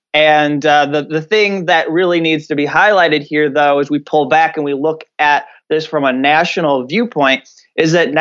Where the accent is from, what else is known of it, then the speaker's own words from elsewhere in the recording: Indiana, United States; may have seen the video that came out of Elkhart, Indiana, which, you know, this is actually where I grew up nearby here in South Bend.